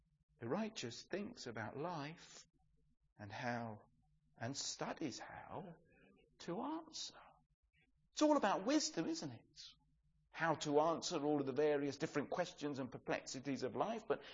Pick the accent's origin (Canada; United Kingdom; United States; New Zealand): United Kingdom; England; We're English, so a bit of snow